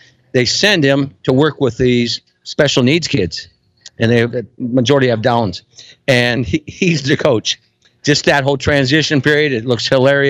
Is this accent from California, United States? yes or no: no; Iowa, United States; Growing up in Northwest Iowa, you know, 100 years ago